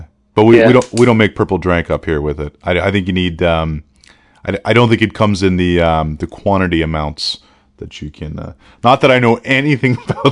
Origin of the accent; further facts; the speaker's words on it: Canada; Yeah, it's tough being Canadian.